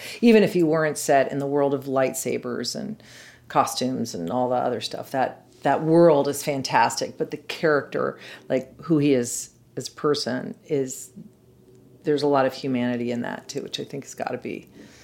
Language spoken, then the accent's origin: English; Colorado, United States; So we grew up right outside of Lowry Air Force Base.